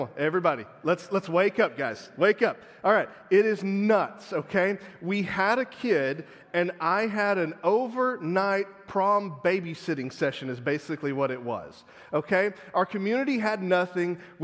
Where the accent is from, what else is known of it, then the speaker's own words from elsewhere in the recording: Texas, United States; Now, in the South, I'm from Texas, okay, hence the orange.